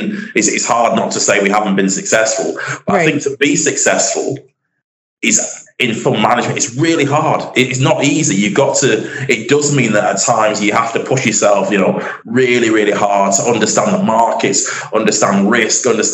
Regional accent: Manchester, North West England, United Kingdom; accent: northern; I grew up in Manchester, single parent home, not in the most well-off area.

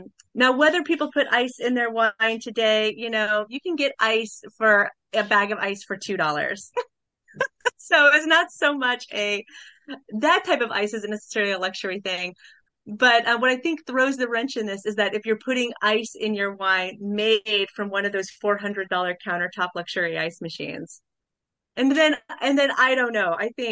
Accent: Topeka, Kansas, United States; Topeka is the capital of Kansas. It's also my hometown.

